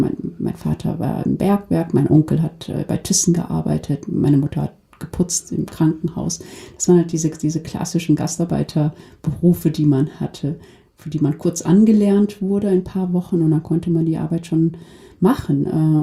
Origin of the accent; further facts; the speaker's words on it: Duisburg, North Rhine-Westphalia, Germany; es ist meine Heimatstadt, und wenn ich an Duisburg denke, dann wird es mir warm ums Herz. Ich denke an meine Kindheit